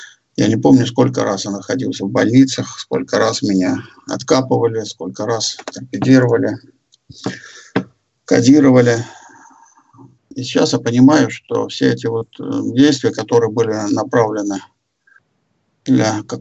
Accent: Kaliningrad, Kaliningrad Oblast, Russia; Я алкоголик из Калининграда.

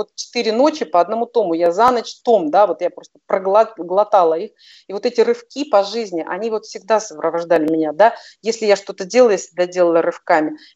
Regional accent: Ukraine; я родилась на Украине, я родилась в обычной семье, у меня мои родители учителя.

